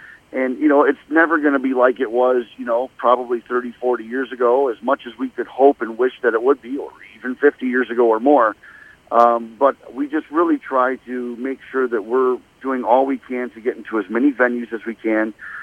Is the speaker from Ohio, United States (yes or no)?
yes; Ohio, United States; where I grew up in Northwest Ohio, it was a area where every weekend, from the end of May all the way through the end of August, every little town in our area had a polka festival